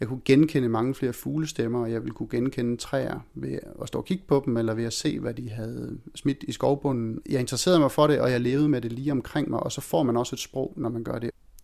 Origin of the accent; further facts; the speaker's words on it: Silkeborg, Central Denmark Region, Denmark; Jeg er vokset op i Silkeborg, og når man vokser op der, så har man skov til alle sider.